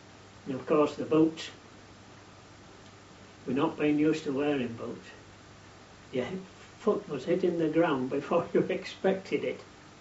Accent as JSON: {"language": "English", "town": "Scarborough", "region": "Yorkshire and the Humber", "country": "United Kingdom", "said": "I came from Scarborough, there was a lad came from Farley."}